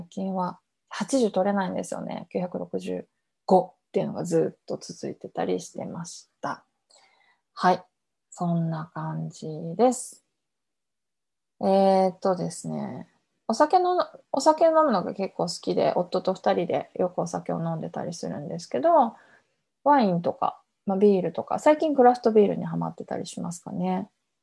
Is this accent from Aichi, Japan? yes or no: no; Iwaki, Fukushima, Japan; now in Kawagoe, Japan; ハワイアンズで有名な福島県いわき市出身でございます。今は埼玉県の川越市に住んでいて、もう3年ぐらい経ちますかね、川越に住み出してからというのは。